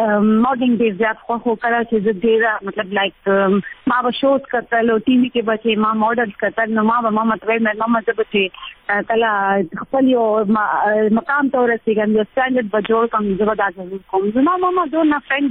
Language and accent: Pashto; Khyber Pakhtunkhwa, Pakistan; now in Peshawar, Pakistan; ایکچولی زه پېښور کې پاتې کیږم خو موږ پښتانه یو. زه ایکچولی ما مومند ایجنسی نه.